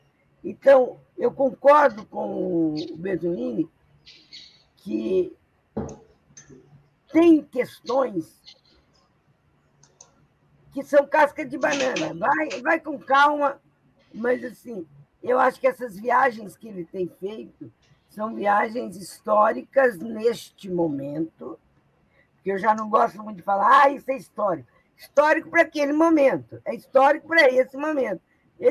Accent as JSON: {"language": "Portuguese", "region": "Minas Gerais", "country": "Brazil", "said": "Mas, eu sou do sul de Minas."}